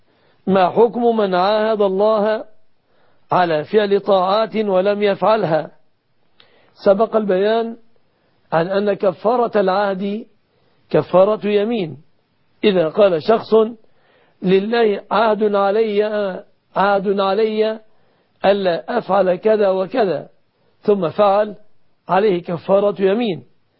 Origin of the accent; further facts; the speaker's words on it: Egypt; بلادنا مصر